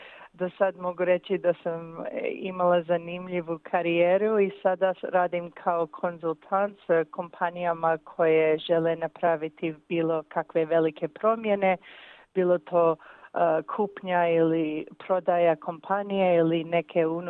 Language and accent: Croatian; Windsor, Ontario, Canada; now in Australia; Mama je živjela u Detroitu, a tata u Kanadi. Mali grad na granici s Amerikom zove se Windsor i tamo su napravili život. Inače, porijeklom sam Ličanka. Oba roditelji su generacijama iz okolice Gospića i često se vraćamo na godišnji.